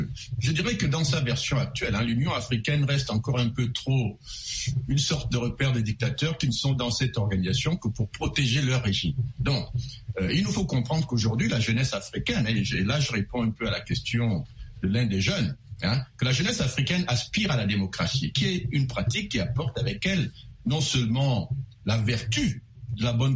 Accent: Gabon; comme par exemple dans mon pays d'origine, le Gabon

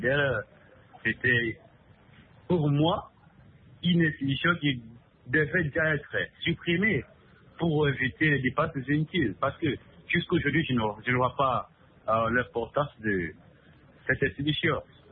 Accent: DR Congo; chez nous, en RDC.

